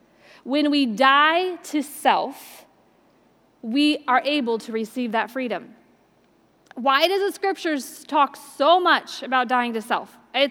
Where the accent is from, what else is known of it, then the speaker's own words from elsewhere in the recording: Indiana, United States; I remember I was raised in Indiana between four cornfields.